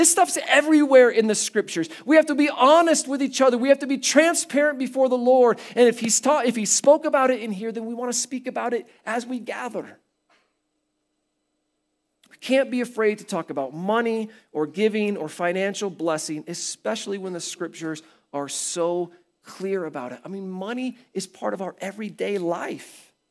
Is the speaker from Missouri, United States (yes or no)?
yes; Kansas City, Missouri, United States; now in Colorado, United States; I came from Kansas City. They don't have really a lot of HOAs there. So that was like a new thing for me to encounter.